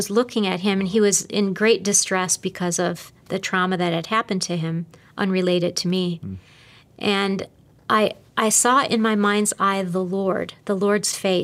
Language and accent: English; Wisconsin, United States; when I would go back to Wisconsin, my hometown, would go and visit my family.